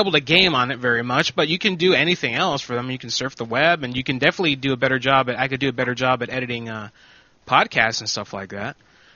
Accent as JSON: {"language": "English", "country": "Samoa", "said": "Just because I'm from the Republic of Samoa doesn't mean that I don't know what I'm talking about."}